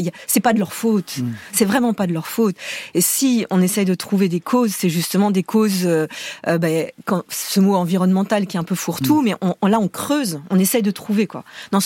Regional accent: France; Voilà, on est français, on adore le bon vin.

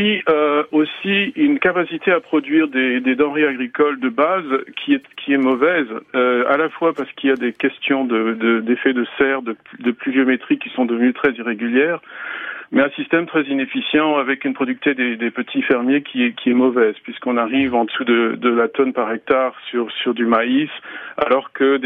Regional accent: Cameroon; par rapport au Cameroun, moi je suis Camerounais, qui en a 20 seulement

